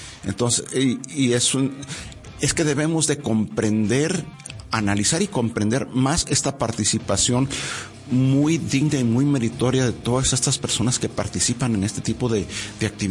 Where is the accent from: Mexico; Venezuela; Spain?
Mexico; me representas a mí como mexicano y como ciudadano del mundo